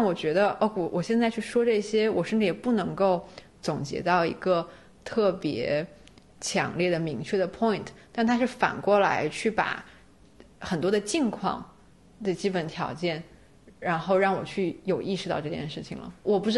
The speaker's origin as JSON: {"language": "Chinese", "country": "China", "said": "可能因为我是中国人"}